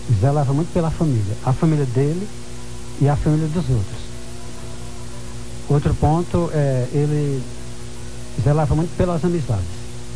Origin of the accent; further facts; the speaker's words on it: Ceará, Brazil; o homem que mora fora do seu torrão natal, como é o meu caso também, eu sou cearense